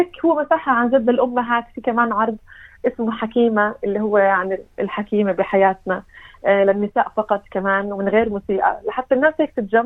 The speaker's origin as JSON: {"language": "Arabic", "region": "Jerusalem", "country": "Palestine", "said": "صراحة أنا بنت القدس، ولأنه بنت القدس هيك غصيتني لما سألتني"}